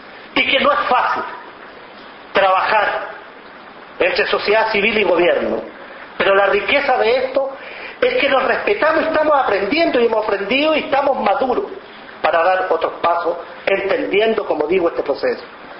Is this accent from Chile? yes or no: yes; Chile; Y lo digo de forma muy especial, soy chileno